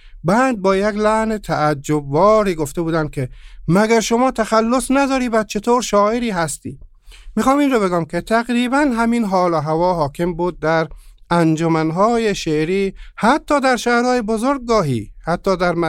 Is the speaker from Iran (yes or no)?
no; Herat, Afghanistan; حالا من اگه خواسته باشم یک مقداری به شهر خودمون هرات اشاره بکنم